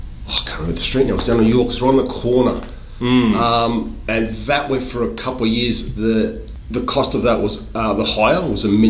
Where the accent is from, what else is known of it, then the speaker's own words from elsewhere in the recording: Enmore, New South Wales, Australia; I was born in Marrickville Hospital in Marrickville, but we lived in Enmore in the early 70s. And we stayed there for about 6-7 years, roughly, through the late 70s. Then we moved into Erwood, which is a couple suburbs away.